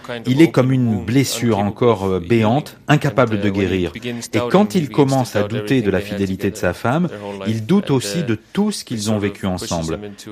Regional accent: Iceland; Non, le film a vraiment été écrit pour être tourné là où j'ai grandi.

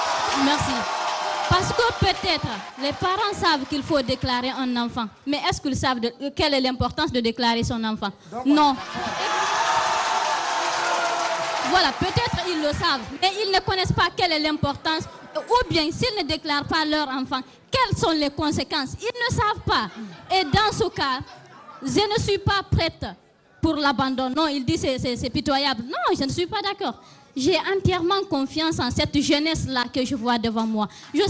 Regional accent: Guinea; Je suis guinéenne

